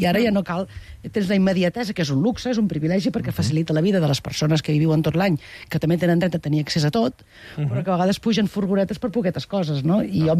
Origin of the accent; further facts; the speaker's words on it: Capafonts, Catalonia, Spain; el meu poble, a Capafonts, que està a la muntanya